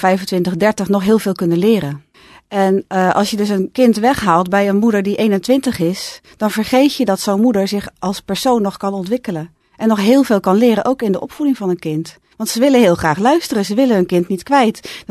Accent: Capelle aan den IJssel, South Holland, Netherlands; Ik was bekend in Capelle. Ik kom uit Capelle. Ik heb er heel lang gewoond aan de Sophie Blankerf, Schollevaar.

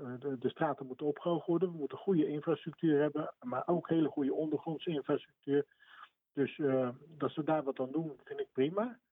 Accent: Rotterdam, South Holland, Netherlands; now in Capelle aan den IJssel, Netherlands; ik ben geen echte Capelle, ik kom uit Rotterdam

